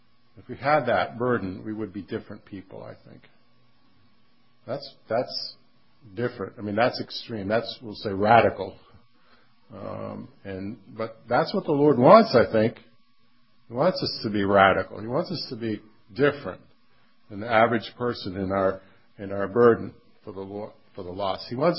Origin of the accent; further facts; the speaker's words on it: Bethlehem, United States; now in Ann Arbor, United States; I said, this is in my hometown. I mean, that this young man, high school, senior in high school, had never heard of the town of Bethlehem.